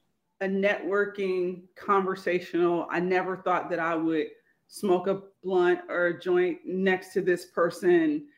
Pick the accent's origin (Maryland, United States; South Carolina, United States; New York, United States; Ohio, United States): Ohio, United States; Cincinnati; No, I am an Ohioan. I was born and raised in Cincinnati.